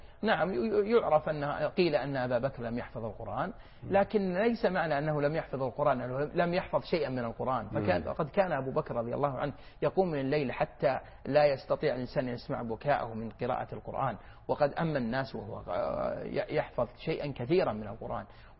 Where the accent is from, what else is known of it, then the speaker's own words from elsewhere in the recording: Saudi Arabia; والحمد لله يوجد عندنا في السعودية كثير من القطاعات التي يوجد فيها رجال ونساء